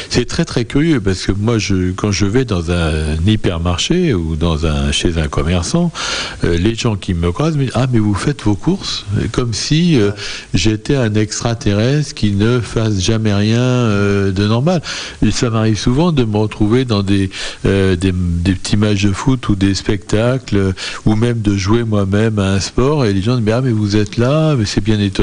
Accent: Paris, Île-de-France, France; Je suis parisien depuis 4 générations. J'aime Paris, mais plus je vieillis, plus j'ai envie de province.

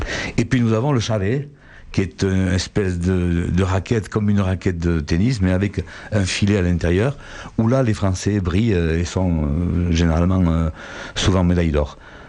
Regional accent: South-West France, France; Alors bon, comme chez nous dans le Sud-Ouest, il y a le repas traditionnel après sous chapiteau

